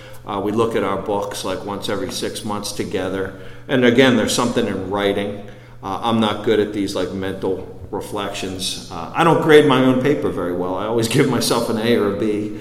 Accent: Baltimore, Maryland, United States; I grew up in Baltimore outside the city

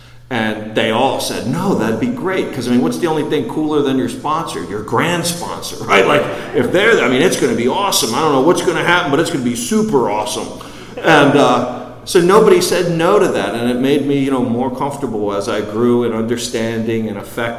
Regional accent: Baltimore, Maryland, United States; I grew up in Baltimore outside the city

